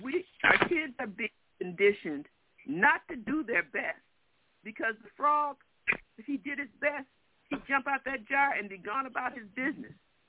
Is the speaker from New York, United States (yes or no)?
no; Detroit, Michigan, United States; Now, I'm from Detroit. We very rarely see a frog in the city, okay? We're surrounded by water. We're from Michigan.